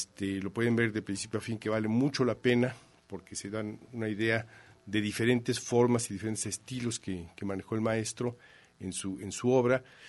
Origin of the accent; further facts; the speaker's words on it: Mexico City, Mexico; born there; Nací en la Ciudad de México.